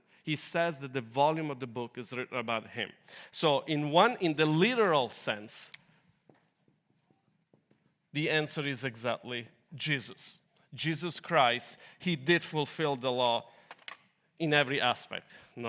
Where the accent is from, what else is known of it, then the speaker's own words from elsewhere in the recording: Bergamo, Lombardy, Italy; English is a second language; I'm not American. I know you couldn't tell from my accent because it's so perfect. But yes, I was born in Europe, and I'm Italian. And I come from a little town near Milan. Its name is Bergamo.